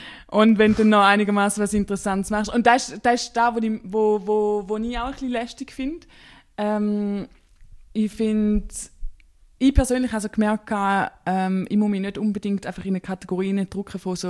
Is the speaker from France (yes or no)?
no; Switzerland; Ja, so, gut, ich komme aus der Schweiz.